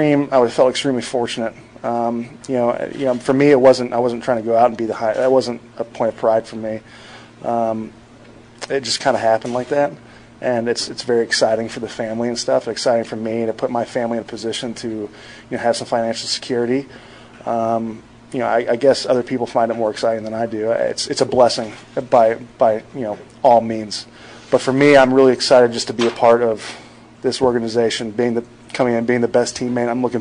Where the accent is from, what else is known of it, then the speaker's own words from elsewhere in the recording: Texas, United States; I'm from Texas, so I'm really trying to figure out the whole hockey scene.